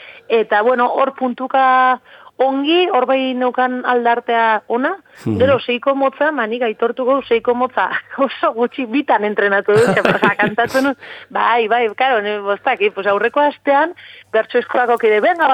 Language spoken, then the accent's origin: Basque; Pamplona, Navarre, Spain; ni Iruñarrikoa naiz, bakitzer den, familia erdalduna, bueno, gurasoak